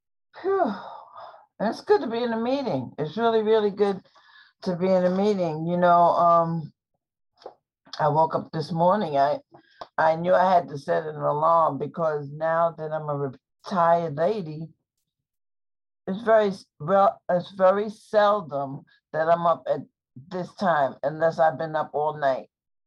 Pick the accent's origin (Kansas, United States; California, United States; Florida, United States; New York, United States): New York, United States; I'm from New York. I am 70 years old.